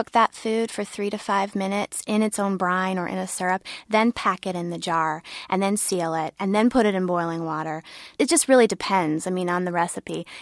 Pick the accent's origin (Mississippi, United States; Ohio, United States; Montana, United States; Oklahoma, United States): Ohio, United States; Vienna; This apple butter, this is actually from my hometown, Vianna, Ohio.